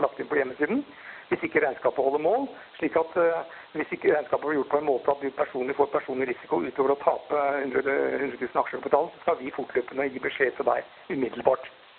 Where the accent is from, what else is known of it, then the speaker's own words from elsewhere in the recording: Sandvika, Akershus, Norway; now in Arendal, Norway; Jeg har bodd halve livet mitt i Arndal, og det er nesten trist at jeg ikke har klart å bytte på dialekten. Jeg kommer fra Sandvika, nesten der du jobber.